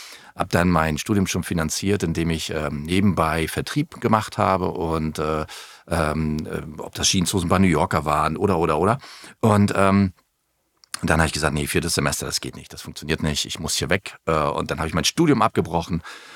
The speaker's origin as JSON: {"language": "German", "town": "Wismar", "region": "Mecklenburg-Vorpommern", "country": "Germany", "tie": "born or raised there", "said": "geboren bin ich in Wismar 1977, also bin jetzt 47 Jahre jung, bin in Wismar aufgewachsen, bin lange Zeit dort geblieben, habe in der Stadt gelebt, bin dann ein bisschen in den Speckgürtel gezogen später, Mitte 20 oder so."}